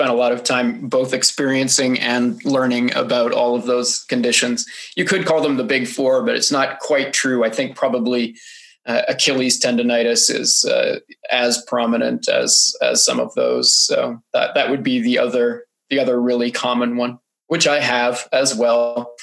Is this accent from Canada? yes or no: yes; Prince George, British Columbia, Canada; also born or lived in Ottawa; now in Vancouver, Canada; Vancouver. 49 years old, born in Ottawa, grew up in Prince George in the bitter cold north of BC.